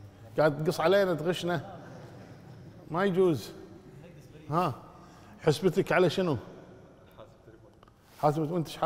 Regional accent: Kuwait; بالمناسبة الآن عندنا في الكويت مثلا الآن ليذهبون إلى الخيران، منطقة الخيران، أو إلى الوفرة، أو إلى السالمي، أو إلى العبدلي

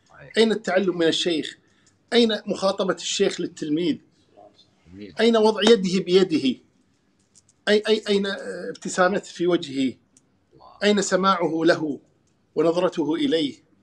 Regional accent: Kuwait; يعني يأتون على كفالتنا مثلا إلى بلادنا الكويت، هنا ساكن

